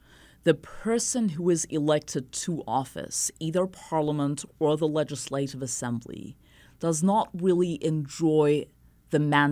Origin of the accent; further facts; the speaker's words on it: Jammu and Kashmir, India; I grew up in Kashmir in the 1970s and the 1980s, and the culture that I was raised in was composite. It was pluralistic. I was raised within a secular framework